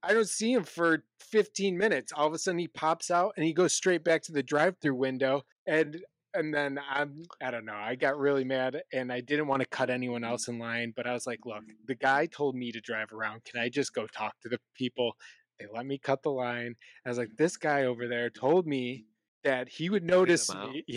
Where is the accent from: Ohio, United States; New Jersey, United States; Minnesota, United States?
Ohio, United States; Cleveland; because we knew her as … growing up in Cleveland